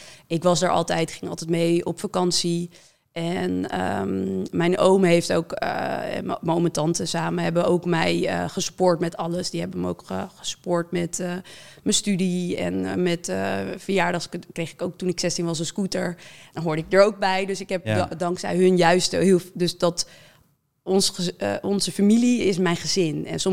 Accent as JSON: {"language": "Dutch", "town": "Amsterdam", "region": "North Holland", "country": "Netherlands", "tie": "born there", "said": "ik ben wel geboren in Amsterdam, maar we zijn met mijn ouders woonde al in het dorp waar ik ben opgegroeid."}